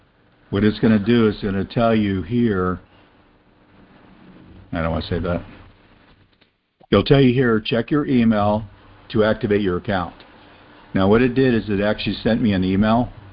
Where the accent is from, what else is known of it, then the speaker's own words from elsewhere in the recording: California, United States; born there; I was born in California, so you put Californian.